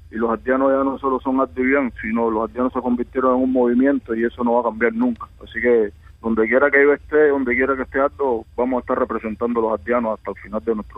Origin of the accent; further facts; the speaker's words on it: Cuba; el contexto en el que vivimos nosotros en Cuba